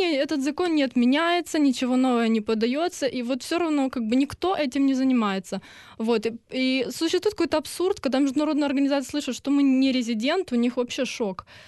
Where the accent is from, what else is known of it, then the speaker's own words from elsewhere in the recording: Crimea, Ukraine; я сама из Крыма, и мы, получается, вот все эти 70 человек, которые объединились, мы все переселенцы, кто донецкие, кто крымские